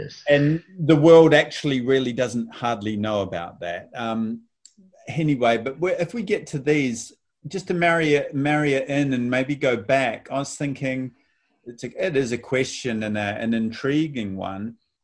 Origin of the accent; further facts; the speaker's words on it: New Zealand; because I'm a New Zealander